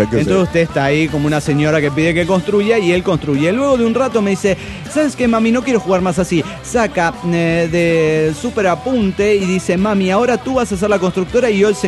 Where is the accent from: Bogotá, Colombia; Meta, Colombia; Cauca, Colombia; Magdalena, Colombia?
Bogotá, Colombia; de Bogotá, Colombia.